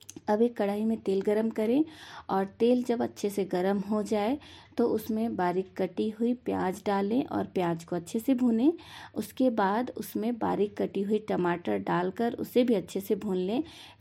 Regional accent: Gajni, Jharkhand, India; और मैं गजनी गांव की रहने वाली हूं। लोहरदगा जिला अंतर्गत यह गांव पड़ता है

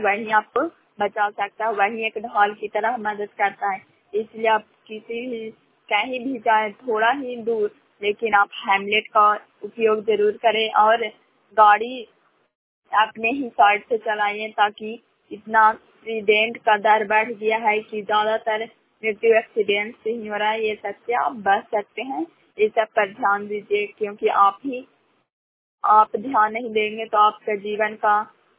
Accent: Nalanda, Bihar, India; ग्राम सोन पंचायत प्रखंड करापट सुरा जिला नालंदा की निवासी हूँ।

